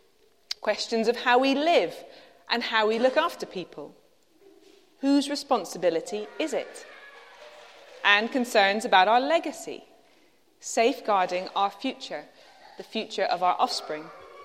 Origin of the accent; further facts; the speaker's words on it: Netherlands; Some of you will know that I was born in Holland and lived there on and off growing up.